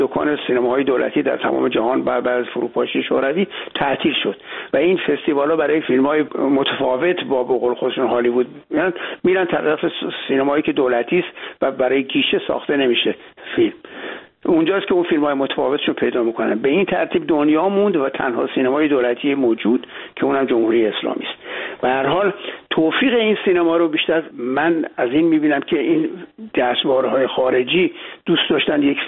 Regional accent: Iran; moved away; می‌خواستم وضعیت خودمونو که ما از ایران اومدیم توضیح بدم به جامعه‌ای که به اونجا وارد شده بودیم

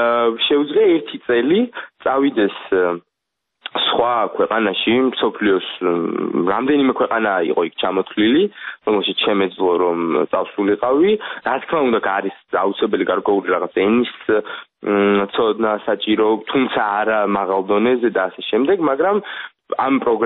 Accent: Kakheti, Georgia; მე წარმოშობით კახელი ვარ

